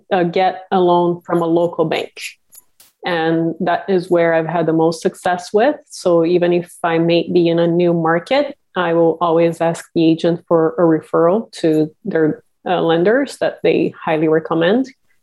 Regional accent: Brazil; now in San Francisco, United States; I'm originally from Brazil and have been very blessed to be able to come to the U.S. 20 years ago. I live in San Francisco.

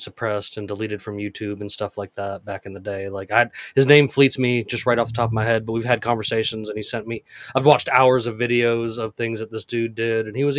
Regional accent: Missouri, United States; born there; but I know I was born on Whiteman Air Force Base, which is the origin of the stealth fighters and also the housing place of them.

